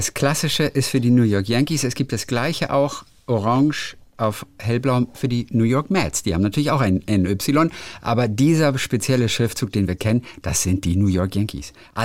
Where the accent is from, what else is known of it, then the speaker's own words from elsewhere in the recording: Hamburg area, Germany; Ich komme aus der Ecke. Aus der Nähe von Hamburg.